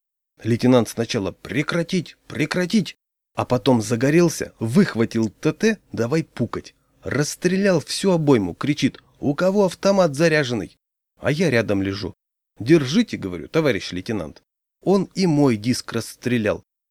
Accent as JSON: {"language": "Russian", "region": "Siberia", "country": "Russia", "said": "Я с Сибири, а он аж с Дальнего Востока."}